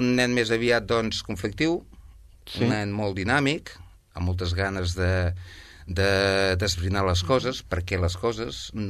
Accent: Sabadell, Catalonia, Spain; born there; Jo vaig néixer a Sabadell.

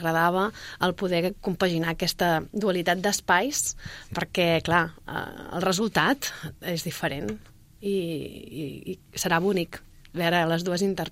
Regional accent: Valls, Catalonia, Spain; Res, mira, jo sóc de Valls i t'asseguro que ha sigut una entesa des del primer minut

